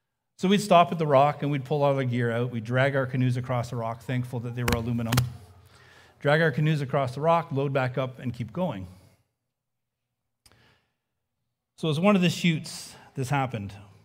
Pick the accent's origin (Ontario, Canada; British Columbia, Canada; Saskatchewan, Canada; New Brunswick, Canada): Ontario, Canada; Kingston; also born or lived in Labrador / Manitoba; I grew up in Eastern Ontario, in Kingston. Right, I went to school in Waterloo. I lived there until we got married, and we moved to Labrador, and then to southern Manitoba. I became a Christian in a non-Christian home.